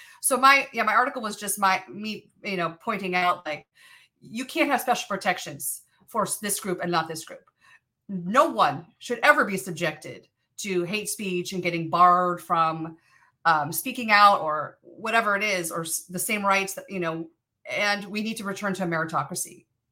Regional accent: Los Angeles, California, United States; I grew up in West

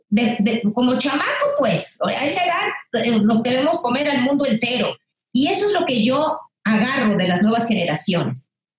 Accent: Mexico; soy la cantante mexicana que más duetos ha hecho

